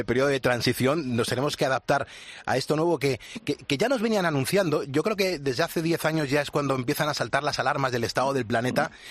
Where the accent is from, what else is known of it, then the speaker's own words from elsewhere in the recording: Madrid, Community of Madrid, Spain; yo que soy de Madrid